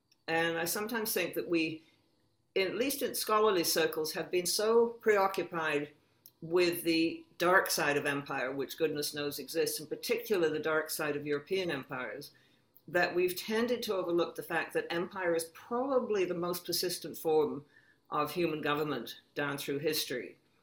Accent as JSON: {"language": "English", "country": "Canada", "said": "and that's as a Canadian"}